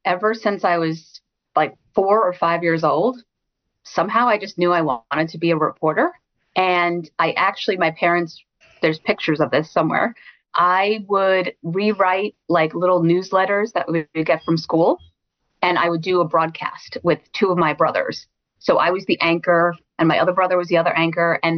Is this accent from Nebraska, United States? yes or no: no; Brooklyn, New York, United States; So growing up in Brooklyn, you know what that's like.